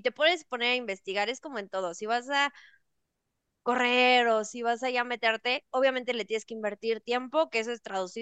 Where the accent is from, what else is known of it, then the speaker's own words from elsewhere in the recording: Mexico; No, somos mexicanos, no kenianos.